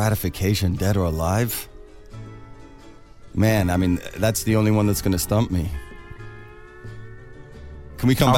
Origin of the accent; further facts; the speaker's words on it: England, United Kingdom; I'm English, you douchebag.